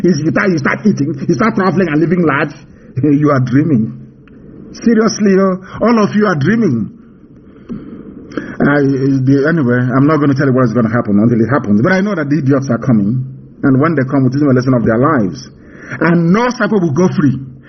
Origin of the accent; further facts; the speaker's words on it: Niger Delta, Nigeria; I'm not Igbo. I'm from Niger Delta.